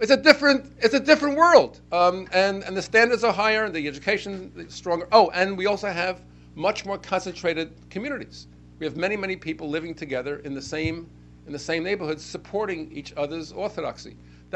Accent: Brooklyn, New York, United States; I was raised in Judea Center, Brooklyn, on Bedford Avenue in Brooklyn.

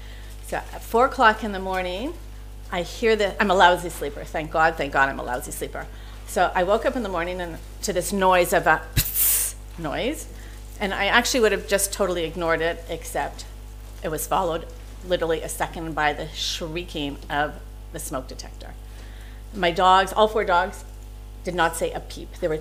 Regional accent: Canada; And we come from Canada. I only thought of gas fires.

